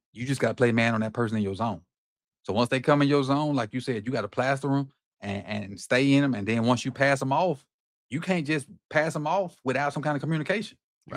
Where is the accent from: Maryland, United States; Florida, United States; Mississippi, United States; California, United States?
Mississippi, United States; Natchez; My hometown is 60 miles south of Vicksburg on the same highway.